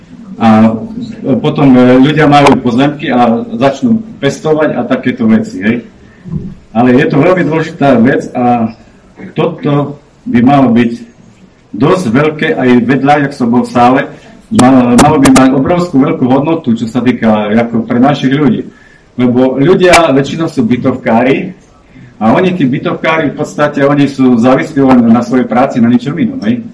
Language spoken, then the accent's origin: Slovak; Prešov Region, Slovakia; Proste pochádzam z Potatier. Pri Starej Ľubovni mám ako...